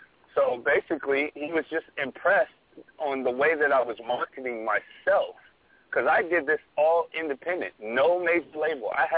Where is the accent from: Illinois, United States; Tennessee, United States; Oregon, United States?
Oregon, United States; Portland; I'm from Portland, Oregon, but I traveled to California, New York, Switzerland.